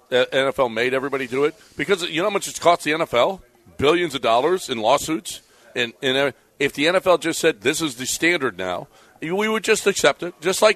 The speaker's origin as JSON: {"language": "English", "region": "Georgia", "country": "United States", "said": "I'm from Georgia."}